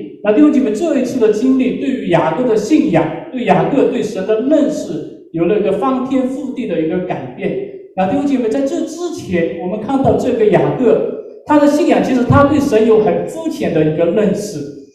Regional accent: Wenzhou, Zhejiang, China; 我是来自中国大陆的温州啊，在我们温州柳东教会

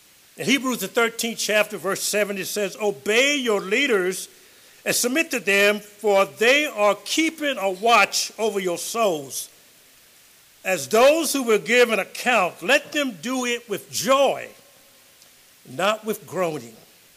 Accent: Virginia, United States; And by the way, I'm a Virginian. I'm born and raised in Virginia.

